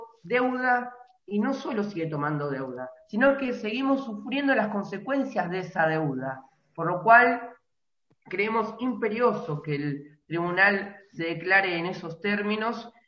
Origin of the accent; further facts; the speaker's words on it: Argentina; Queremos que se declare que somos el pueblo argentino el verdadero acreedor de una histórica deuda social y ecológica